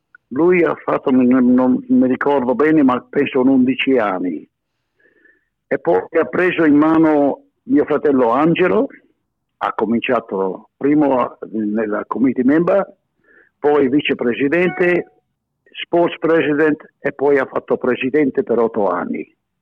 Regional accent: Griffith, New South Wales, Australia; noi siamo nati tutti quanti a Griffith

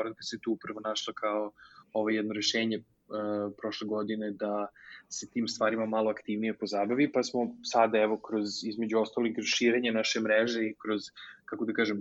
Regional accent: Serbia; moved away; To je mesto odakle sam ja ono, potekao i mesto u kojem ću se ja uvek osjećati najbolje. U tom nekom smislu, Srbija, odnosno odluka da se vratim u Srbiju

